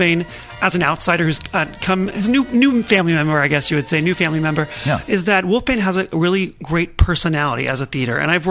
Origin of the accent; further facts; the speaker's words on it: New York City, New York, United States; Yeah, so I'm actually from New York City.